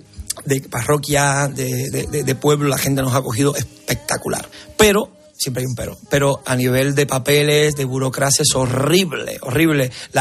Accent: Cuba; moved away; porque todos, para nadie es un secreto que todos los cubanos cuando salimos de Cuba salimos con un daño antropológico, un daño humano.

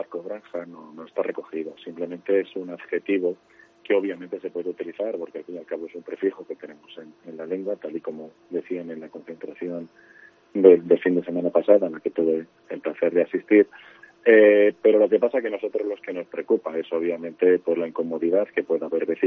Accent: Cantimpalos, Castile and León, Spain; pero soy de Cantimpalos, de Segovia, con lo cual entiéndeme que la cercanía de Segovia me llega muy, muy, muy de cerca.

